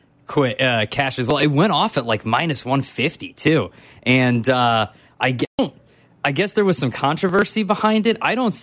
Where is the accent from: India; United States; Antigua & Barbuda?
United States; Chicago, Illinois; because I'm from Chicago, and when I see 312, that's just what I see.